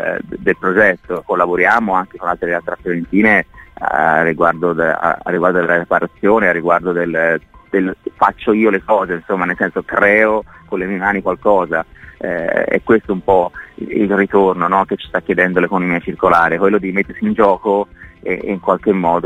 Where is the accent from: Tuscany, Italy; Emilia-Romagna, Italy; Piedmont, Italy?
Tuscany, Italy; Florence; perché siamo tutti di Firenze.